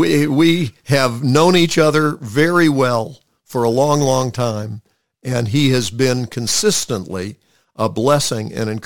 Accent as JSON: {"language": "English", "town": "Montreat", "region": "North Carolina", "country": "United States", "tie": "born or raised there", "said": "when I was growing up in Montreat, North Carolina."}